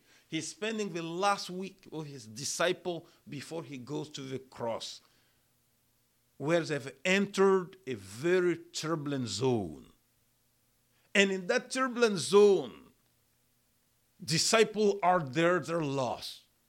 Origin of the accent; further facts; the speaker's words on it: Malawi; English is a second language; Coming back, my home country, Malawi, have no ocean there.